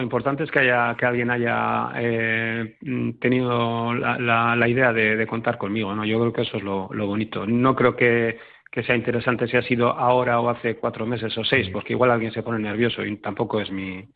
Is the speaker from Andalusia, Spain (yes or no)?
no; Sestao, Basque Country, Spain; De mi pueblo, la bandera Sestao